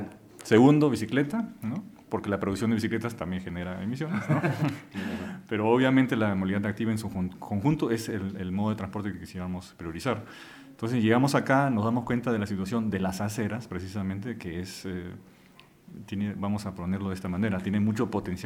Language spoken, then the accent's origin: Spanish; Germany; Spanish is a second language; now in Costa Rica; De Alemania.